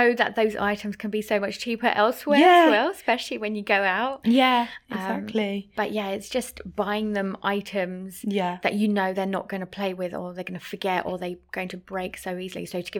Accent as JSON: {"language": "English", "region": "London", "country": "United Kingdom", "tie": "born or raised there", "said": "I grew up in East London. So I used to speak very differently many years ago."}